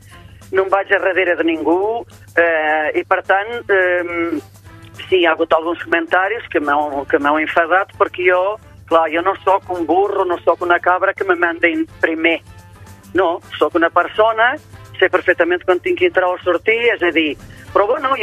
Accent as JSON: {"language": "Catalan", "country": "Portugal", "second_language": "Catalan", "moved": "yes", "lives_now": "Andorra", "said": "jo no sóc d'Andorra, sóc una persona que vinc de Portugal, al meu país no hi ha bordes."}